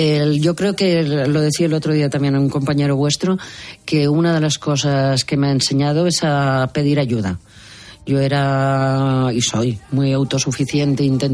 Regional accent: Valencian Community, Spain; now in Barcelona, Spain; yo soy valenciana, aunque vivo en Barcelona y mi ciudad es Barcelona

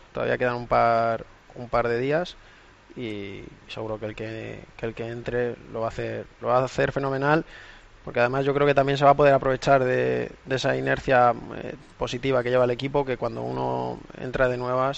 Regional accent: Majadahonda, Community of Madrid, Spain; Es verdad que yo nací en un hospital del centro de Madrid, pero yo he vivido toda mi vida en Majadahonda.

